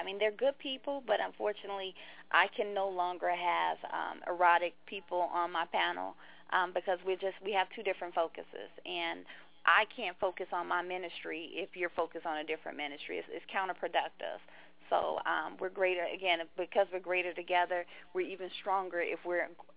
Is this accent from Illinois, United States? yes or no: yes; Chicago, Illinois, United States; And initially, when I would tell people I was from Chicago, the whole consensus was there's nothing good in Chicago, coming from Chicago, at least that in that area.